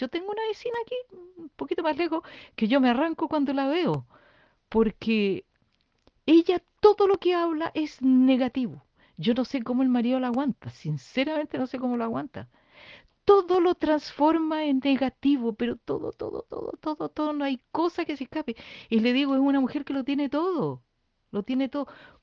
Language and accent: Spanish; Chile; moved away; Yo cuando me fui de Chile, estuve un año en Argentina y en un momento dado tenía los zapatos rotos.